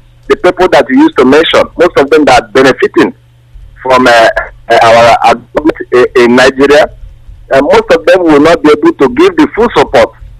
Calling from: Malaysia; I'm calling from Malaysia.

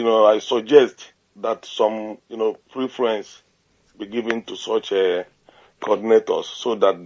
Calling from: Japan; I'm calling from Japan.

